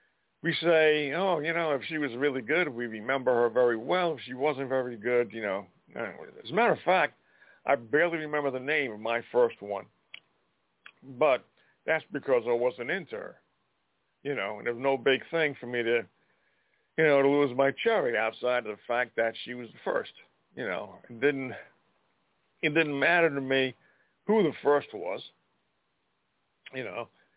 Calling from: Montana, United States; from Montana.

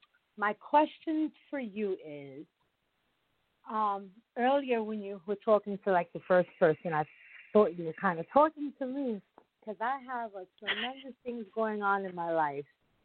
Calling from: South Salem, New York, United States; I'm calling from South Salem, New York.

